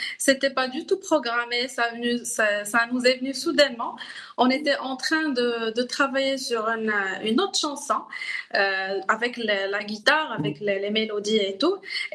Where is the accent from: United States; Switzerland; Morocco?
Morocco; On veut toujours garder la touche marocaine parce que je suis marocaine.